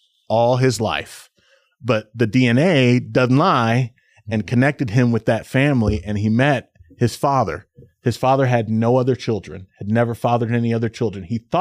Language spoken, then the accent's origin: English; Louisiana, United States; You know, Salt Lake, I'm from Louisiana. We like our food.